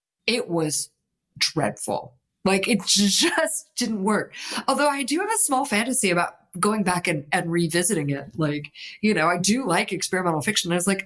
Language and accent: English; London, United Kingdom; now in Margaretville, United States; when I came originally from London, like when I moved to Margaretville, is a very working class village.